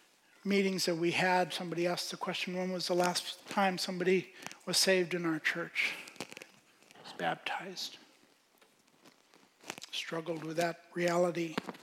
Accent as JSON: {"language": "English", "country": "Pakistan", "tie": "born or raised there", "said": "Now that's kind of true because I grew up in Pakistan"}